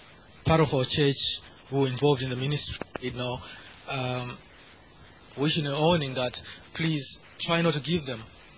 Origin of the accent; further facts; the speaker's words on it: Leicester, East Midlands, United Kingdom; there's a time in Leicester, I come from Leicester